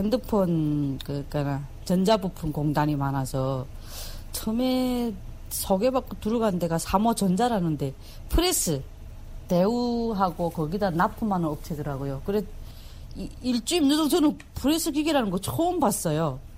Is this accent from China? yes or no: no; Chongjin, North Hamgyong, North Korea; now in South Korea; 제가 고향이 이북 사람인데 청진인데 이북식 떡을 해야 되겠는데